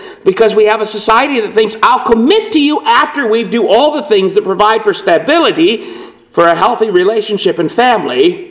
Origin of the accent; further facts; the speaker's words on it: Appalachia, United States; I grew up in the Appalachians just to make sure you know that.